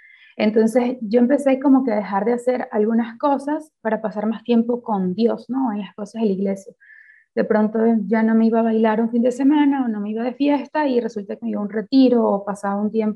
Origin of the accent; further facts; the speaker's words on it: Venezuela; born there; nací en Venezuela, en el seno de una familia profundamente católica.